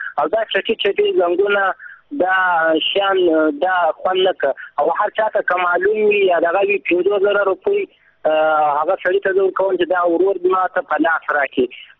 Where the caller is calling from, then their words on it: Iran; زه خپله اوس په ایران کښې یم د ایرانه مې زنګ تماس نیولی ده.